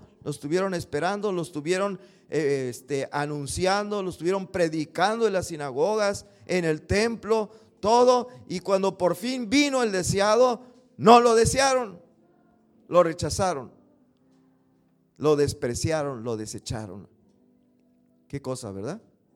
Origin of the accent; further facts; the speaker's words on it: Mexico; Nosotros somos mexicanos y tenemos a Jesucristo como el deseado, ¿verdad?